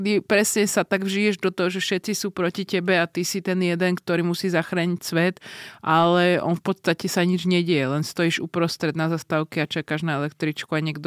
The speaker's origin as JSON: {"language": "Slovak", "country": "Slovakia", "tie": "born or raised there", "said": "čo som odišla zo severu, vyrastala som na dedine"}